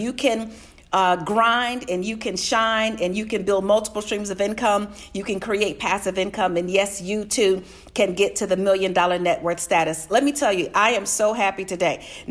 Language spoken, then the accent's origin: English; Chicago, Illinois, United States; I was born and raised in Chicago.